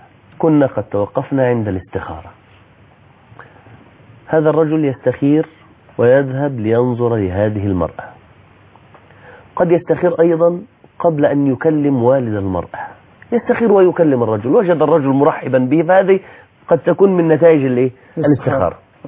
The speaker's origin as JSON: {"language": "Arabic", "country": "Egypt", "said": "الخطوة التي بعد ذلك عندنا على الأقل عندنا في مصر، نقول هنقرأ الفتحة"}